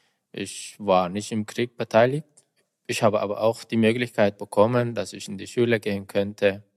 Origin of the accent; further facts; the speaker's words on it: Eritrea; German is a second language; Ich komme aus Eritrea. Das ist ein Nachbarland von Äthiopien.